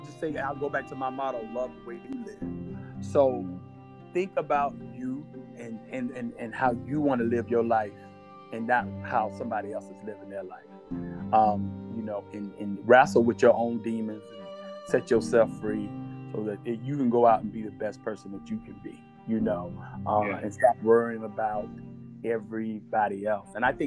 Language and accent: English; the South, United States; And you got to think about how growing up in the South, you know, with older parents